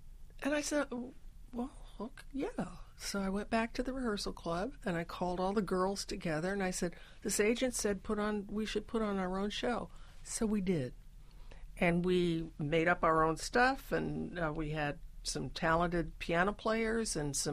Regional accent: California, United States; I said, I'm from California.

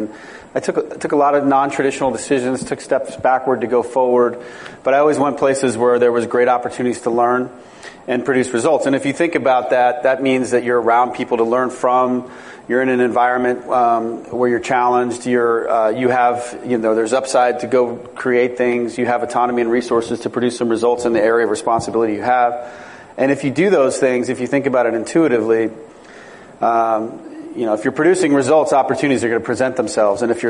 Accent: California, United States; now in Chicago, United States; You know, I grew up in the Bay Area, and I didn't remember that story. So it was kind of interesting perspective. But when I got out of college, I moved to Chicago with some friends.

